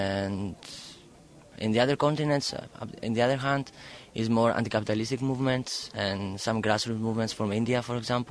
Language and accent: English; Greece; moved away as an adult; now in Berlin, Germany; Originally I'm from Greece, but I live now in Berlin in the last 8 months.